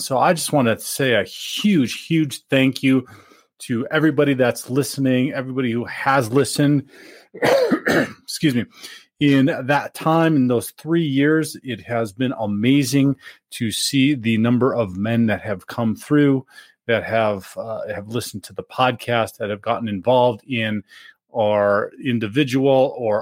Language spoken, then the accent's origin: English; Denver, Colorado, United States; In the top five cities being my hometown, Denver, Colorado